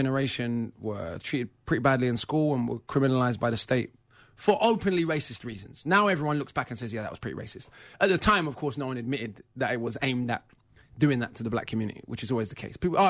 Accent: London, United Kingdom; So I was brought up in London in a very mixed neighbourhood with a lot of people, immigrants from the Caribbean, from Cyprus and Ireland. So North London, kind of working class community, but very mixed.

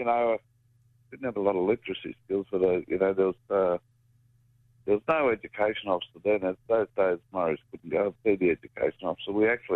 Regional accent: Queensland, Australia; Well, I was mainly southeast Queensland. I didn't grow up in my traditional land. I lived in Redcliffe, Bribie Island, then Brisbane.

